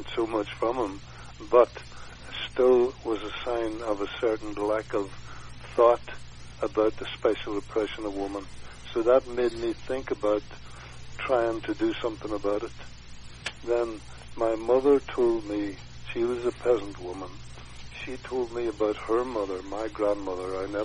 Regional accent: Ireland; I was brought up in Ireland, in rural Ireland, in a small family farm

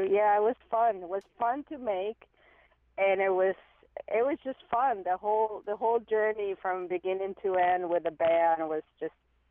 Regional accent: San Juan, Puerto Rico; moved away as an adult; I am original from San Juan, Puerto Rico. I'm a Taíno native

